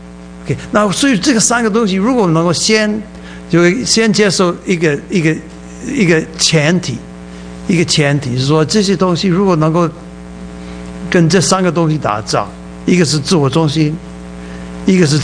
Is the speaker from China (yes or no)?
no; Taiwan; accent: Taiwanese Mandarin; 我每次讲中文，我有点，我就失去，我就没有自信心，因为我的台湾国语